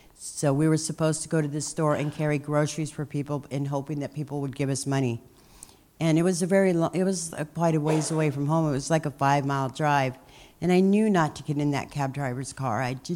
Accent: Van Nuys, California, United States; So the earliest that I can remember, I'm from Van Nuys, California.

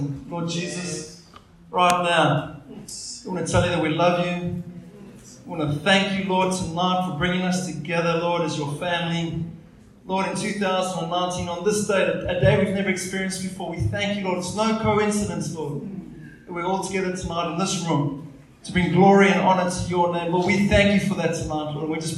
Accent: East London, Eastern Cape, South Africa; moved away as an adult; now in Australia; I'm actually not Australian, Mark, but, you know, I did grow up in South Africa until the age of 20. I grew up in East London. I went to boarding school in Bloemfontein for a while. But, yeah, moved to Australia

